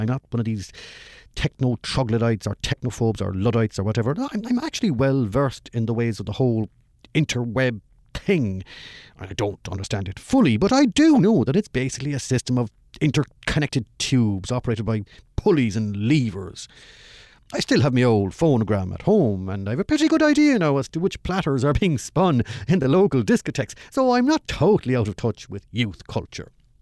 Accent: Ireland; I'm Irish, remember. I get a pass on these things.

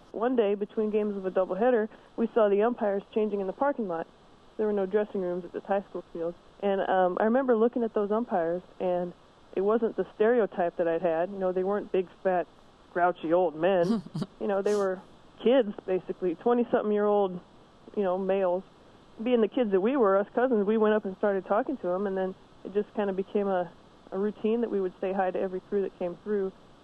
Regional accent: Quad Cities, United States; Well, I grew up in the Quad Cities and still live there.

